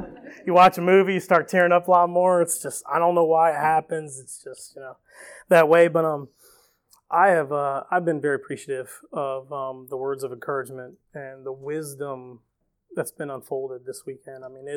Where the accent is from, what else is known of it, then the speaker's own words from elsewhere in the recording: Ohio, United States; also born or lived in Ottumwa, Iowa; I was born in Ottumwa, Iowa, into a very law-oriented movement. Moved to Ohio, Northwest Ohio, and my mom was devout.